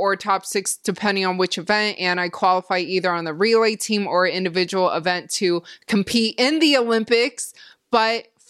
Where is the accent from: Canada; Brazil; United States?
Canada; even though I'm from Canada.